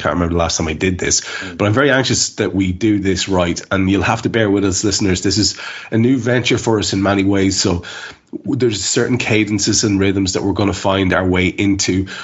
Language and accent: English; Ireland; Listen, we're Irish. We know all about that.